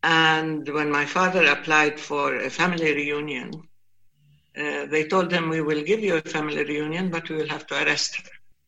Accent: Palestine; I would say I came from Palestine, they would say Pakistan, of course, and I'd say no, Palestine.

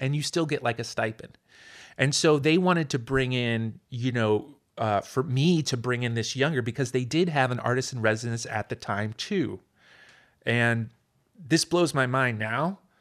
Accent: Ohio, United States; I grew up in Ohio. I grew up in the suburbs.

